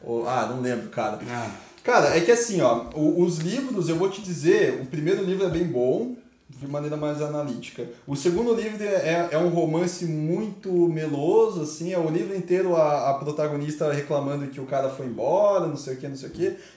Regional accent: Curitiba, Paraná, Brazil; now in Criciúma, Brazil; eu vim morar em Criciúma, eu sou de Curitiba, moro aqui em Criciúma desde 2009

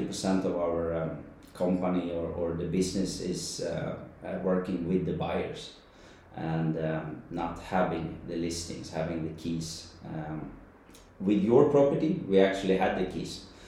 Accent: Stockholm, Stockholm County, Sweden; English is a second language; moved away as an adult; I'm from Stockholm in Sweden. I was living there for 33 years. And since I was 20, I was working with marketing

